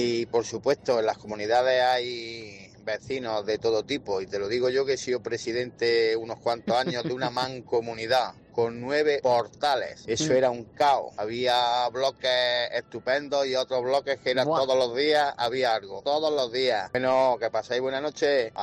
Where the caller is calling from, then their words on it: Granada, Andalusia, Spain; de Granada y voy con el rosquito